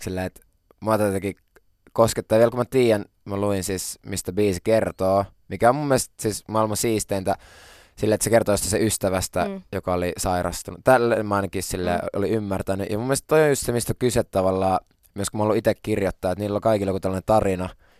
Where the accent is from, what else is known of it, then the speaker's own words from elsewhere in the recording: Turku, Southwest Finland, Finland; Koska se on Turussa ja mä oon Turusta.